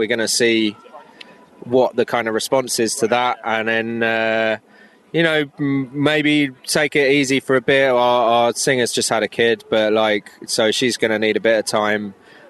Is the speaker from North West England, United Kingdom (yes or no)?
no; London, United Kingdom; I'm from London